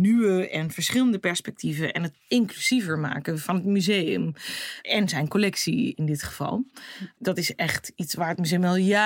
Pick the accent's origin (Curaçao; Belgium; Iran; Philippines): Curaçao; Ik kom zelf uit Curaçao, ik ben daar geboren en getogen. En ik hoor sinds 1634 al bij Nederland, voordat Nederland überhaupt Nederland is geworden.